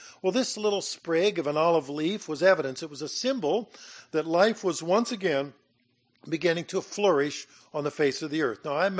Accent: Minnesota, United States; because when I grew up in Minnesota, we really didn't cook much with olive oil, didn't really eat olives either.

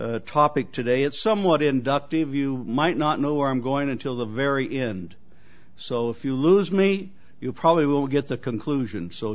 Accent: Torrington, Wyoming, United States; born there; I was born in Torrington, Wyoming, and that milk can says Torrington, Wyoming Co-op on it.

